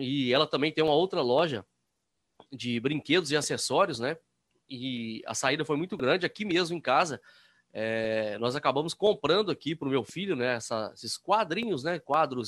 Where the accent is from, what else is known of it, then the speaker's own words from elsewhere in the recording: Minas Gerais, Brazil; Aqui eu sou do interior de Minas, né?